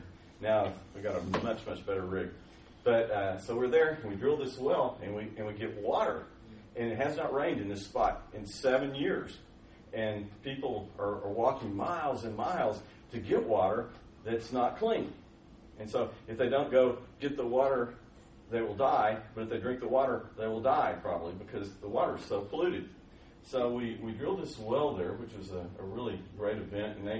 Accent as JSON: {"language": "English", "region": "Turkana County", "country": "Kenya", "said": "They show that I'm from the Turkana tribe."}